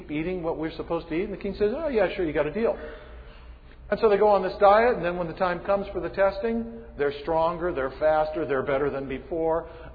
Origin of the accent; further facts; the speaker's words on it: Bishop, California, United States; Growing up in Bishop, California, my hometown